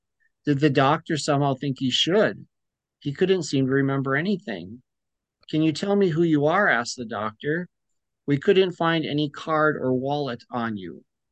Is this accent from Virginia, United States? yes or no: no; Marquette, Michigan, United States; Yes. Yeah, seventh generation, born and raised in Marquette, Michigan.